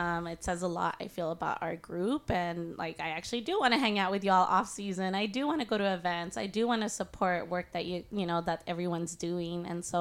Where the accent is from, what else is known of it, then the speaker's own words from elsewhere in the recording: Quetzaltenango, Guatemala; So I'm from Quetzaltenango, Xelajul, and our team.